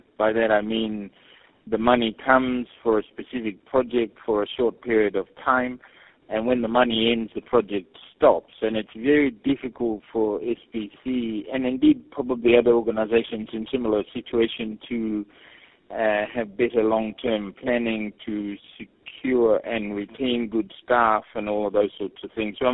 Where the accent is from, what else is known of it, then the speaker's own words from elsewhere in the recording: Niue; born there; English is a second language; also born or lived in New Zealand; I was born in Niue and then educated at obviously Niue until the University of the South Pacific and the Fiji School of Medicine.